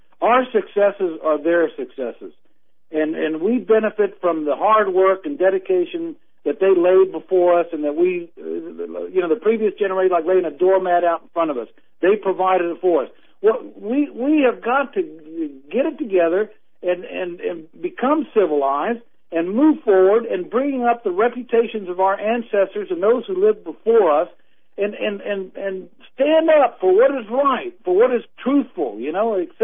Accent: United States; Yeah, you know, I'm an American. I love my country, you know, but I'm ashamed that we're not moving forward properly

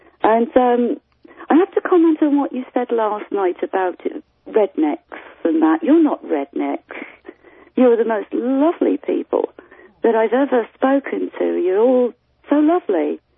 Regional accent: Wales, United Kingdom; now in England; Well, actually, I'm a Welsh exile in England.

